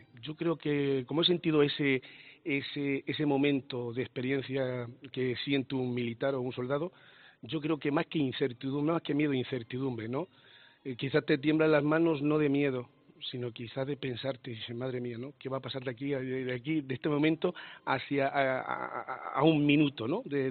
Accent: Almería, Andalusia, Spain; Un saludo muy grande para vosotros y para mi Almería, ¿eh? Que yo soy de Almería, para mi Almería, para todos los almerienses.

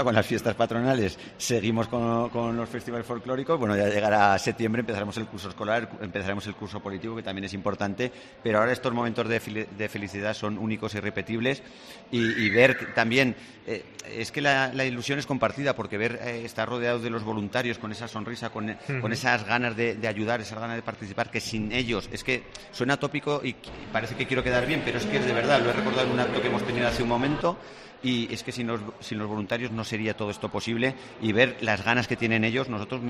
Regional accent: Jaca, Aragon, Spain; los que somos de Jaca toda la vida

